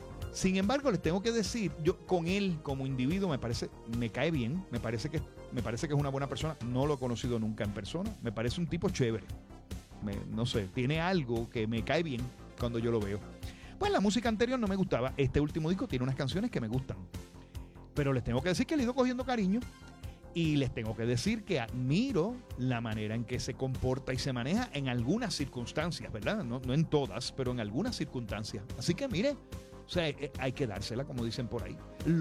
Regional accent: Aguadilla, Puerto Rico; me crié en Aguadilla y lo que oía Radio Heavy, más era música en inglés.

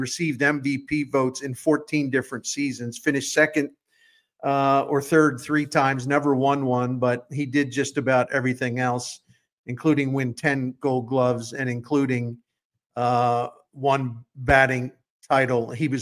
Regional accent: Baltimore, Maryland, United States; I grew up in Baltimore, Maryland, or outside of Baltimore, Maryland, but both of my parents were Baltimore people.

